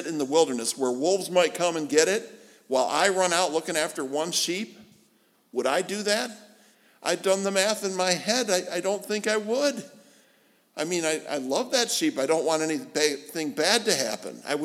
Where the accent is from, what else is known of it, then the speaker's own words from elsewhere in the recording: New York, United States; Sneakers, yeah, that's what I was raised in Western New York. That's what I call them too.